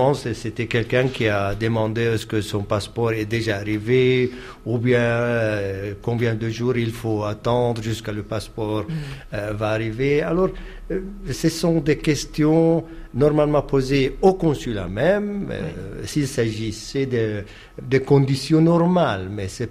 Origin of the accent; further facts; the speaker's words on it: Ramallah, West Bank, Palestine; also born or lived in Amman, Jordan; Je suis né à Amman, en Jordanie, il y a 55 ans. Mais mes parents, qui sont palestiniens, moi-même, je suis palestinien, mes parents ont décidé 1954 de s'installer à Ramallah.